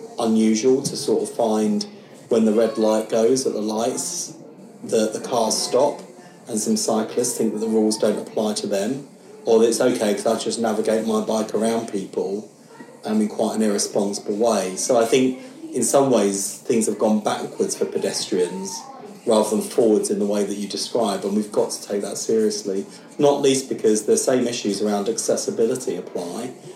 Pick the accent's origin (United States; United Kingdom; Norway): United Kingdom; London; certainly as a Londoner at the moment